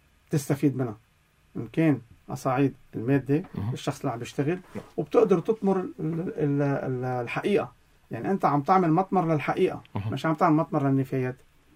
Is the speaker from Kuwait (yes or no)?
no; Lebanon; عندنا بلبنان